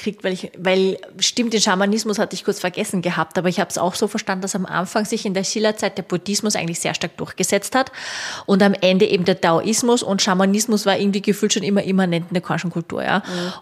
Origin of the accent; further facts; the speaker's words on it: Austria; ich bin ja doch in Österreich aufgewachsen mit österreichischen Männern, ja.